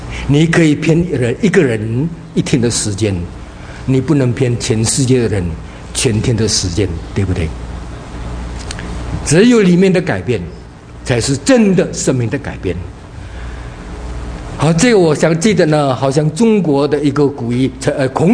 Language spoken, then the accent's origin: Chinese; Indonesia; 记得大概几年前我们第一次回到中国大陆去，因为我是在印度尼西亚出生的，所以那个时候呢，印度尼西亚跟这个中国政府没有什么邦交，所以我们呢，印尼籍的 就不能去中国了。